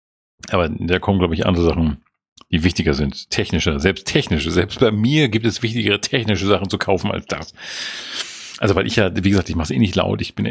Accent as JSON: {"language": "German", "region": "Schleswig-Holstein", "country": "Germany", "tie": "born or raised there", "said": "als ich mal in meiner Heimat war, in meiner holsteinischen Heimat war"}